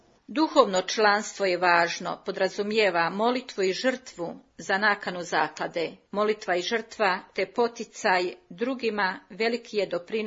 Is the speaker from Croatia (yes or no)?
no; Služanj, Federation of Bosnia and Herzegovina, Bosnia & Herzegovina; born there; Rođena sam u Hercegovini, selo Služanj, općina Čitluk, to je odmah uz susjedno selo do Međugorja.